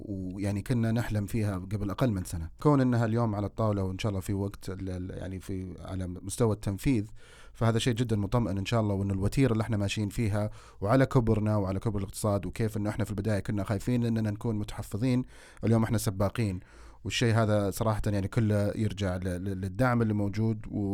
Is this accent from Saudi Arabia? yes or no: yes; Saudi Arabia; هذا بالنسبة لنا شرف لنا كسعوديين أولا